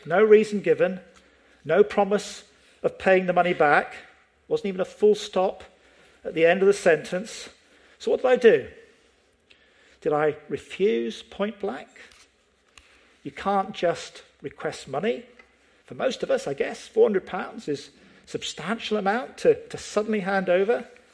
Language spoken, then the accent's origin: English; Scotland, United Kingdom; I was brought up in Scotland.